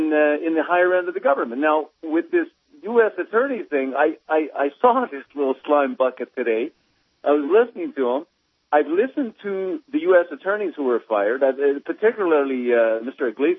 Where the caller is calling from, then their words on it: Edmonton, Alberta, Canada; Well, I'm calling from Edmonton, Canada.